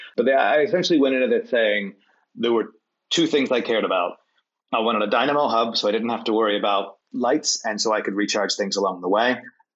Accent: Washington, District of Columbia, United States; I mean, I'm from Washington, D.C., and I've done a lot of rides around there, shorter ones.

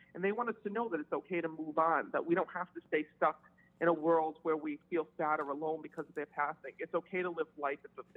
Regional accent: Cranston, Rhode Island, United States; So I was born and raised in Cranston, Rhode Island.

